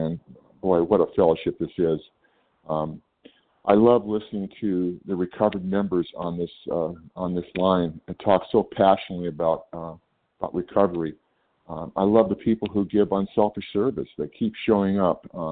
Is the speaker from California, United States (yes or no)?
yes; California, United States; I'm from California.